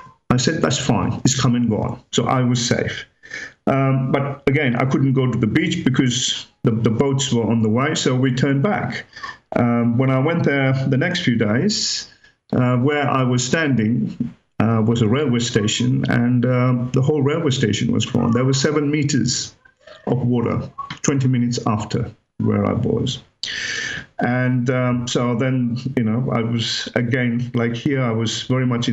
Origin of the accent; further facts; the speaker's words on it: Sri Lanka; Well, I'm from Sri Lankan heritage. I grew up in Sri Lanka.